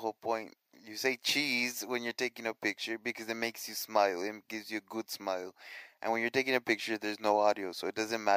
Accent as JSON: {"language": "English", "country": "United States", "tie": "born or raised there", "said": "I am Mexican, but I'm American. I'm born in America, and I was raised in America, going always to Mexico, spending all my summer and winter breaks"}